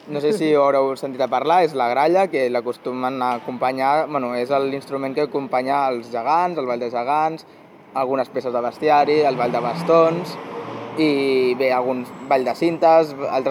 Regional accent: Barcelona, Catalonia, Spain; sóc del Poble Nou

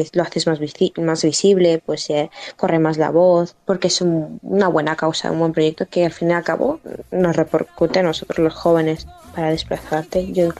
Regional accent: Honduras; Yo soy de Honduras

